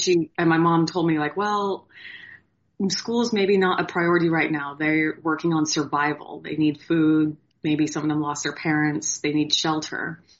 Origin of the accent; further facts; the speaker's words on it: Oregon, United States; I grew up in the Pacific Northwest in a rural, like kind of farm town in Oregon.